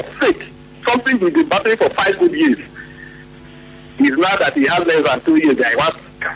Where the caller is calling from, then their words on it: Port Harcourt, Rivers, Nigeria; I'm calling you from Ada Judge, close to the governor's house.